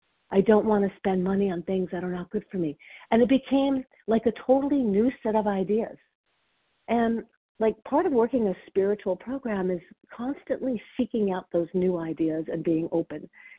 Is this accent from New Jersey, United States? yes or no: yes; New Jersey, United States; I'm from New Jersey.